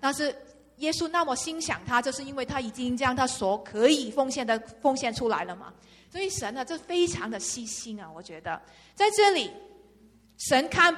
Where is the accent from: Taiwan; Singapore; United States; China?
China; 所以那我们中国人很喜欢吃肥猪肉